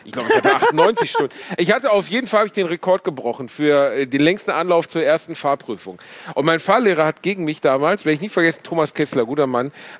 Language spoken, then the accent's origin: German; Gelsenkirchen, North Rhine-Westphalia, Germany; der größte Schneesturm in der Geschichte Gelsenkirchens über meine Heimatstadt gezogen ist.